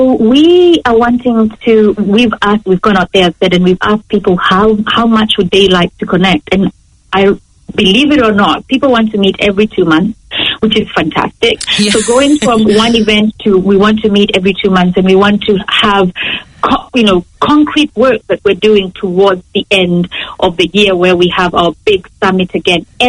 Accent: Kenya; now in New Zealand; I am a Kenyan who lives in New Zealand. I have Kenyan roots. I have Kenyan friends.

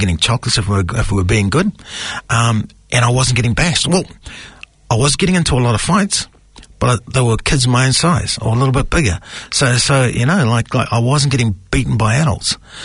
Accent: Whakatane, Bay of Plenty, New Zealand; born there; I was born in Whakatane.

